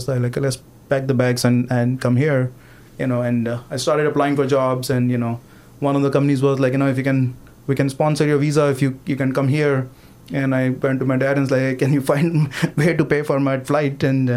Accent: India; born there; Yeah, I was born in India

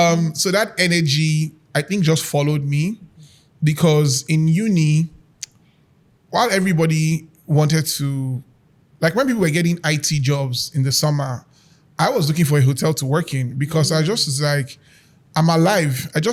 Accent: Nigeria; I knew that I had a responsibility as a Nigerian culinary innovator, artist to tell a Nigerian food story through my food.

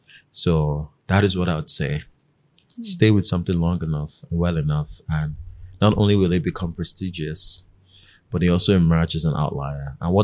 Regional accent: Ikorodu, Lagos, Nigeria; So I grew up in Ikorodu, and I was born in Lagos, in K2.

